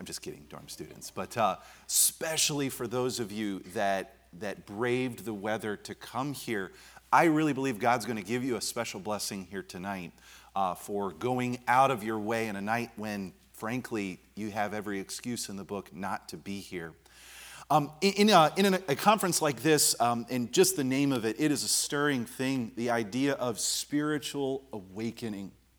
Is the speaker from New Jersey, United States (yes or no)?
yes; New Jersey, United States; one of my relatives in the church that I grew up in out in New Jersey.